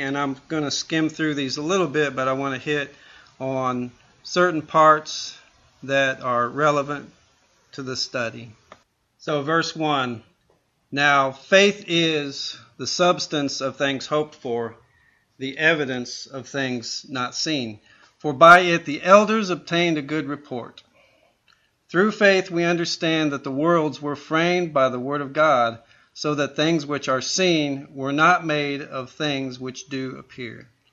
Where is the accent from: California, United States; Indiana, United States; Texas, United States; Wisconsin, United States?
Texas, United States; Georgetown; I'm from Austin, Texas area, specifically Georgetown.